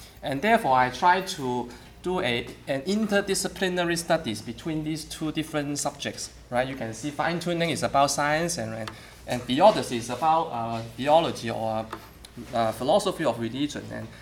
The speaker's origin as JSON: {"language": "English", "country": "Hong Kong", "said": "I come from Hong Kong."}